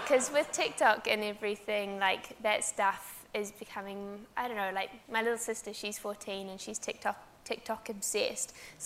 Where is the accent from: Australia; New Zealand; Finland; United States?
New Zealand; born or raised there